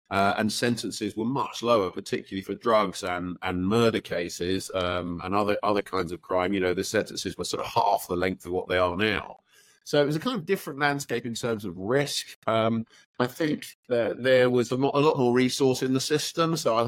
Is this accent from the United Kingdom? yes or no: yes; Milton Keynes, South East England, United Kingdom; I was born in Milton Keynes, a glorious city of roundabouts and not much else. And I grew up in the 70s there. It was a bit of an odd place, really. I guess it's the very middle of Middle England.